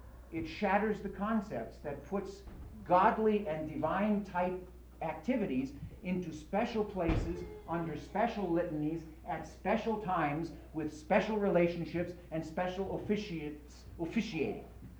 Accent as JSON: {"language": "English", "region": "the South", "country": "United States", "said": "Notice that I say it like, Jesus. That's because I come from the South."}